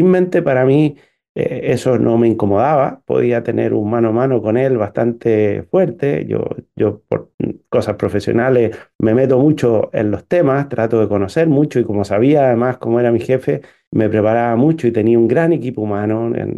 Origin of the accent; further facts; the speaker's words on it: Chile; esa tradición republicana que nos une como chilenos